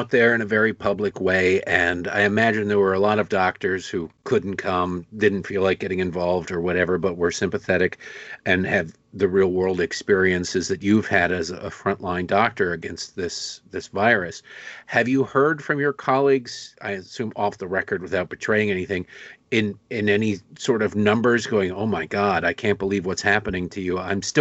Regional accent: Detroit, Michigan, United States; now in Maryland, United States; I now live in Maryland, but I grew up in Detroit.

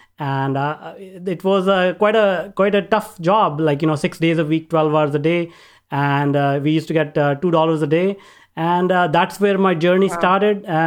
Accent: North India, India; I know I grew up in India, in northern part of India, very small town.

